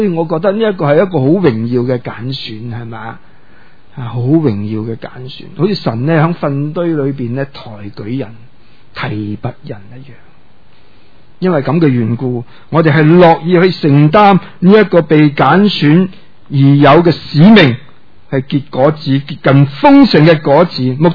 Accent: Hong Kong; 即是我們香港人哪懂耕田

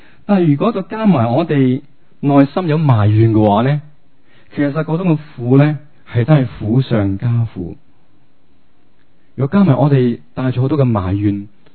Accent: Hong Kong; 其实我们香港人很多的怨言

